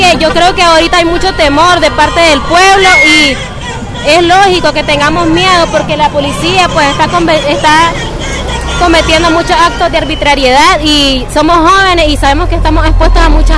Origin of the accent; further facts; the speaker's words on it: Nicaragua; como nicaragüense me siento orgullosa de portar mi bandera y de cumplir con mi patria